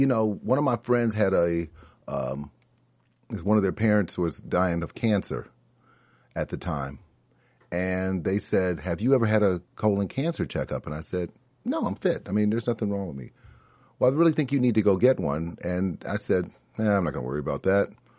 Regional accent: Cincinnati, Ohio, United States; And from Cincinnati, my hometown, I've gotten there twice, which is good.

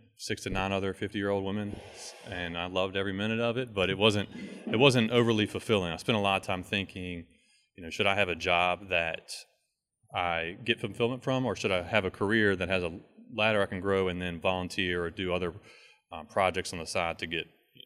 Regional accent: Mechanicsville, Virginia, United States; I'm from Mechanicsville, Virginia, just

